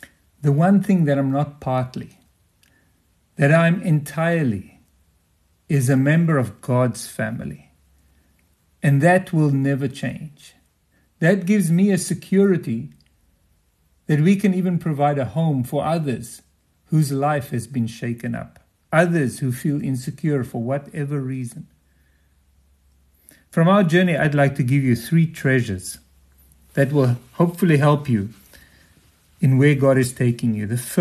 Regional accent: South Africa; When I reflect on myself, I am partly South African.

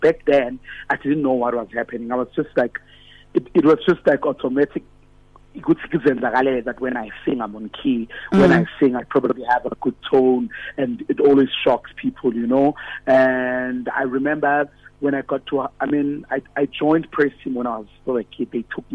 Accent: Gauteng, South Africa; is a young boy from the East Rand, mm-hmm. who is born again and loved the Lord. I'm from Fort Lawrence in Dwana Sekasi.

